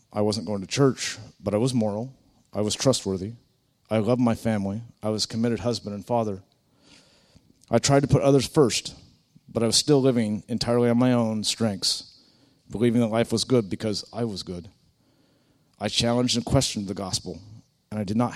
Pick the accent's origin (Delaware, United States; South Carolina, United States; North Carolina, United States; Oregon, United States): Oregon, United States; Sutherlin; I grew up in Sutherland, a small town in Southern Oregon. I was raised on a farm of 390 acres